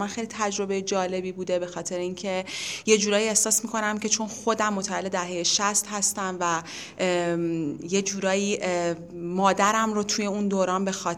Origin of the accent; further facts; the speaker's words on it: Ahvaz, Khuzestan, Iran; چون خودمم توی اهواز به دنیا اومدم و بزرگ شدم،